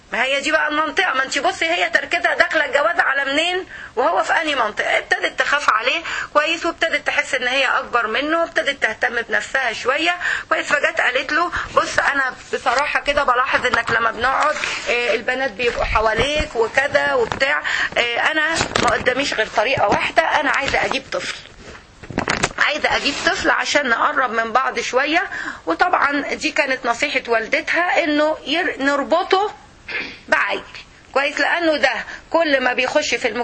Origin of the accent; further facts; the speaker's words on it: Egypt; في بعض الاحيان عندنا في مصر المدارس الحكوميه بيبقى فيها مشكله، التعليم بيبقى فيها تعبان